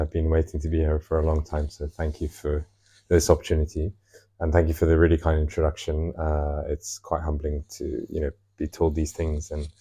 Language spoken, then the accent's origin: English; United Kingdom; I identify as British Egyptian, ethnically and from a nationality perspective, and Muslim as well, and Arab